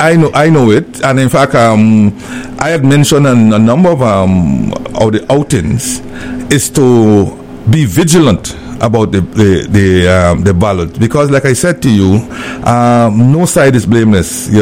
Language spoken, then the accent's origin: English; Guyana; when I came back from England, where I went and do my second degree, life was very rough in Guyana, extremely rough.